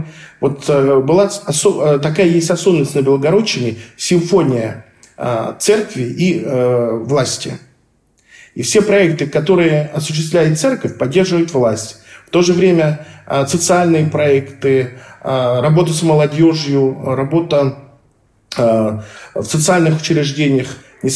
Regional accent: Siberia, Russia; Сам-то я родом из Сибири.

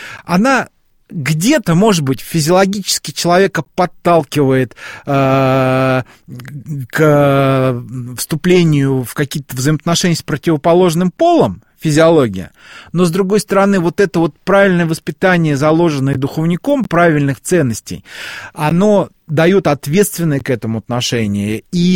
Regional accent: Nizhny Novgorod, Nizhny Novgorod Oblast, Russia; Я сам из Нижнего Новгорода. Я многократно там бывал.

